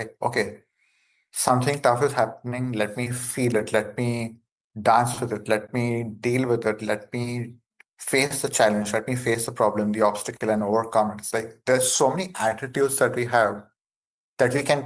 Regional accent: India; accent: Indian; English is a second language; now in Brazil; So I love the fact that I'm an Indian guy, which people might have figured out by my accent. I'm an Indian guy living in the Brazilian jungle doing a talk show on LA radio.

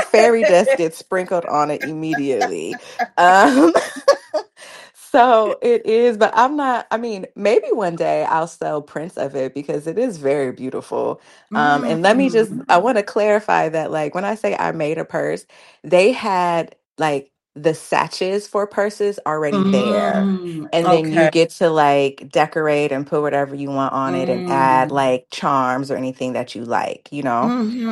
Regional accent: California, United States; it also makes me think of growing up in Cali with the low riders going down the street. Like, that's … You know, this is California.

